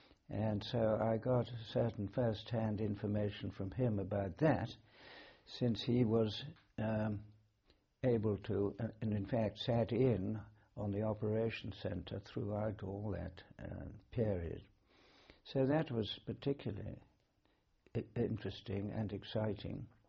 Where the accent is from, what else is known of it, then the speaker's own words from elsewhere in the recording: Nacha Gully, Punjab, Pakistan; born there; I was born in Nacha Gully, which is now part of Pakistan.